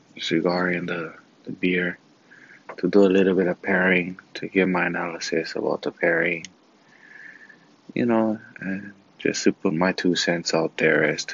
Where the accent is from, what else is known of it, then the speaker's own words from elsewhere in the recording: Hawaii, United States; when I grew up in Hawaii and I went to college in the continent, what some refer to as the mainland, in San Diego, I didn't have nothing that represented where I came from or who I was.